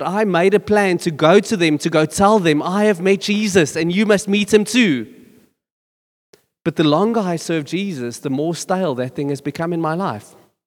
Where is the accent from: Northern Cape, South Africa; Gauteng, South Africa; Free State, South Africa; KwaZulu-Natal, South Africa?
Gauteng, South Africa; Boksburg; I got saved out of quite a rough neighborhood. I come from Boksburg.